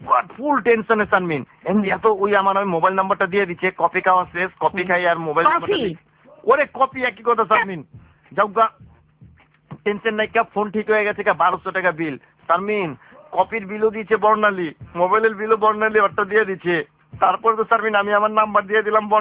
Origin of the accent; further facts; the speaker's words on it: Dhaka, Dhaka Division, Bangladesh; আমরা পুরান ঢাকার পোলাতে